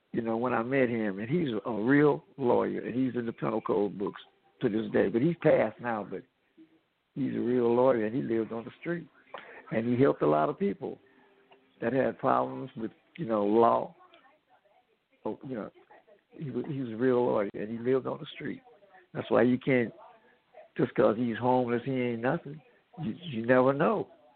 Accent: Oakland, California, United States; I came up in North Oakland. You know, that's right by Berkeley, I was raised in North Oakland, which is a pretty good area.

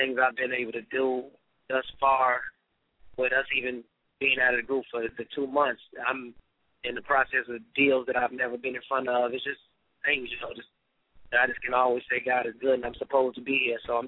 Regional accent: Chicago, Illinois, United States; accent: deep southern; I'm from Chicago, man, but a lot of people say I got a real deep southern accent. But, you know, I don't know. It might come from, you know, I've been in Arkansas a lot, Little Rock, and I probably took a little from them

